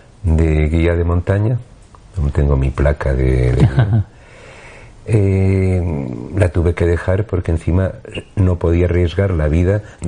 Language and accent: Spanish; Villavieja, Valencian Community, Spain; born there; now in Canary Islands, Spain; porque yo nací, aunque soy canaria porque es donde vivo y me gusta estar, pero la gente que hemos nacido al lado del mar